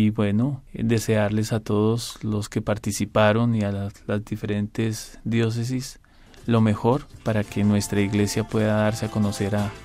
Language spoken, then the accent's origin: Spanish; Facatativá, Cundinamarca, Colombia; vengo de la diócesis de Facatativá, soy colombiano. Esta diócesis está ubicada muy cerca de la capital, de Bogotá, más o menos a media hora.